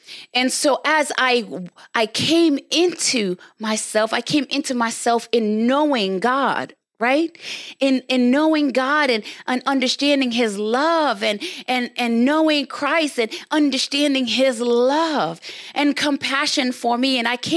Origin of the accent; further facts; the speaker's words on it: Jamaica; growing up in Jamaica, I grew up with my grandfather and my aunt, you know, and my mom lived in the States